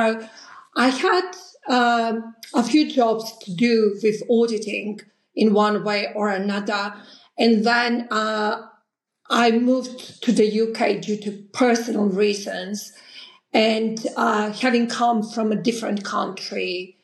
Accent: North Macedonia; towards the late 90s in Macedonia, which is my home country.

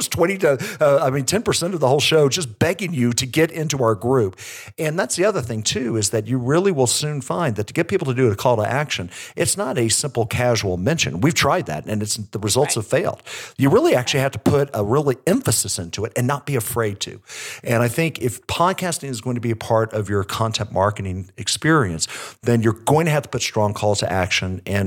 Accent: Texas, United States; And as a Texan, I'm in Colorado right now because it's so dang hot in Texas.

